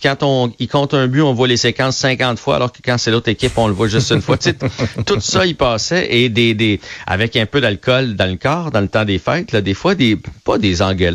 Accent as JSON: {"language": "French", "region": "Quebec", "country": "Canada", "said": "moi, j'étais de la Mauricie en plus"}